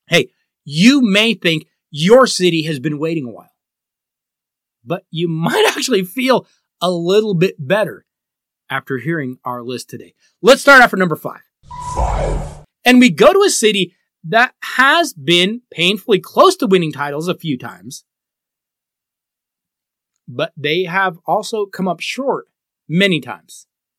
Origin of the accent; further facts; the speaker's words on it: Denver, Colorado, United States; my hometown city of Denver just celebrated a championship parade last year at this same time.